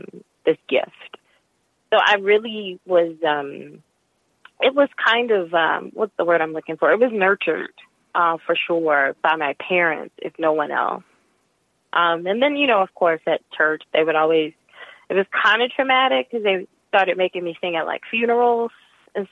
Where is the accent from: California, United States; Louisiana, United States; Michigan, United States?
Louisiana, United States; New Orleans; You know, I grew up in New Orleans, and there weren't any Black opera singers really like prevalent on the scene